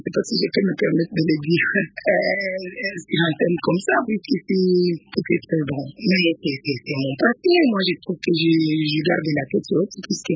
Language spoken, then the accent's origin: French; Bukavu, South Kivu, DR Congo; born there; Je suis née à Bukavu, dans une petite commune qu'on appelle Bagira.